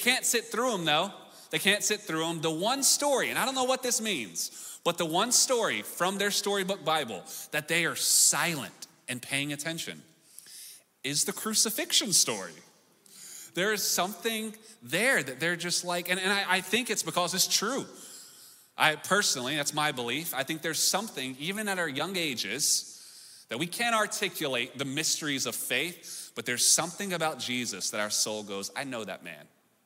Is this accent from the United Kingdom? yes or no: no; the South, United States; Hey, also, I'm from the South, so there's no invisible wall here.